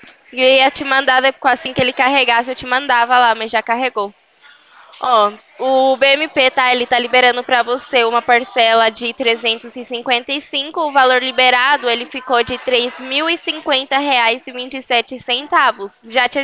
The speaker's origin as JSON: {"language": "Portuguese", "town": "Americana", "region": "São Paulo", "country": "Brazil", "said": "A gente é do interior, é aqui de Americana, perto de Campinas"}